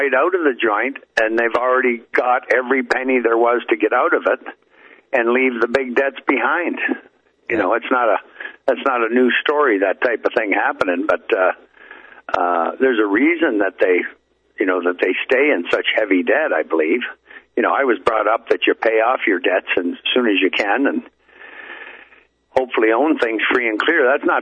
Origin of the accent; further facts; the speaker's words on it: Hamilton, Ontario, Canada; My hometown, Hamilton, Ontario, had the two biggest steel company of Canada, DeFasco, Dominion Foundries and Steel.